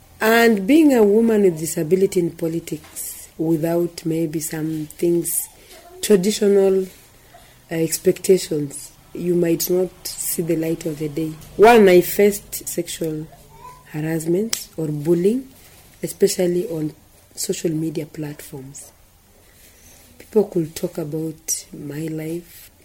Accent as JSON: {"language": "English", "region": "Kakamega County", "country": "Kenya", "said": "I'm 40 years old now. I come from Kakamega County, Mumias East Sub-County, Malai Songo Makunga Ward."}